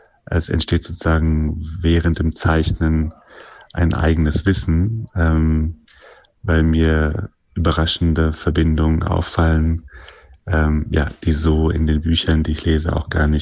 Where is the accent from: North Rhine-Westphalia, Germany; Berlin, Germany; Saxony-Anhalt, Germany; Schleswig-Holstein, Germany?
Berlin, Germany; ich komme aus Berlin